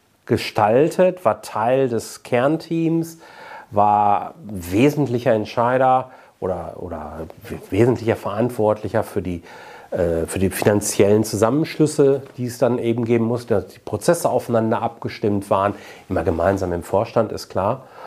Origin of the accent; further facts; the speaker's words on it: Bochum, North Rhine-Westphalia, Germany; born there; ich bin ja gebürtiger Bochumer